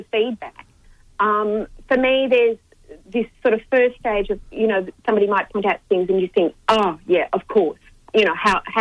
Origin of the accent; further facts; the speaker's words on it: Dandenong, Victoria, Australia; I grew up in Dandenong and, you know, I had sort of quite a strict Catholic upbringing